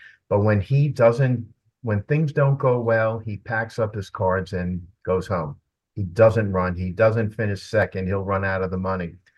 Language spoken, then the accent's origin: English; New York City, New York, United States; We grew up in New York City at about the same time.